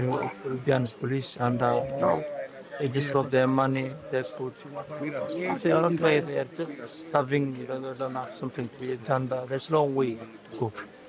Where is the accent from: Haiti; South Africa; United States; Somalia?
Somalia; English is a second language; I'm from Somalia.